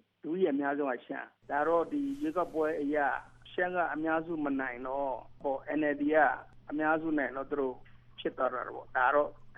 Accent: Shan State, Myanmar; born there; ရှမ်းပြည်နယ်မှာမွေးတဲ့ရှမ်းတဦးအနေနဲ့

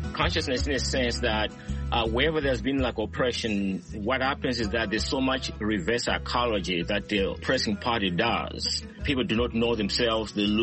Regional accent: Benoni, Gauteng, South Africa; now in Washington, D.C., United States; And my home is a place called Benoni, outside of Johannesburg in South Africa. Now I live here in Washington, D.C.

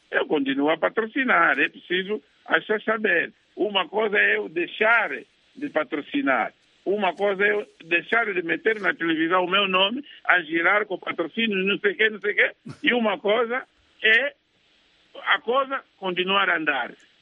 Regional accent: Angola; e conseguimos encontrar o nosso sentido de estar como angolano.

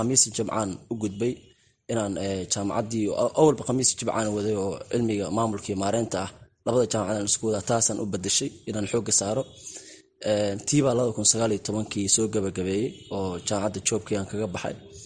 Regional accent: Mogadishu, Banaadir, Somalia; born there

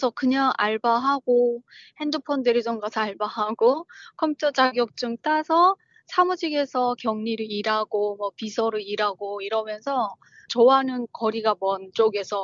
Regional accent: North Korea; now in South Korea; 저도 탈북민으로 살면서 오해 아닌 오해도 많이 받고 탈북민 하면 선입견들이 되게 많았었거든요. 그래서 그 인식을 개선하고자, 물론 북한에서 어렵게 산 것도 있지만

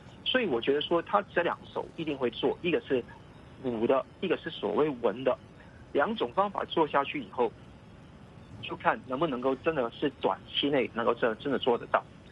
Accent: Hong Kong; 我们香港人愿意接收嘛

